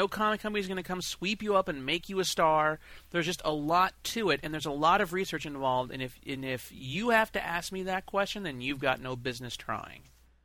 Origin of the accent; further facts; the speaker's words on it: Iowa, United States; For me, growing up in Iowa, comics represented everything on the comics rack